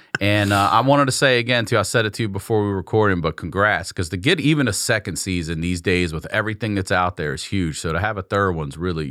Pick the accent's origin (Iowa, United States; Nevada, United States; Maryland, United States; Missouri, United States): Maryland, United States; Baltimore; Like, because I know I'm from Baltimore.